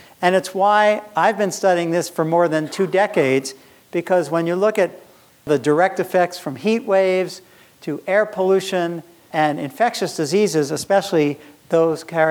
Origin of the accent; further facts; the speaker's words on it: Madison, Wisconsin, United States; And this is my hometown, Madison, Wisconsin, at 14 below zero.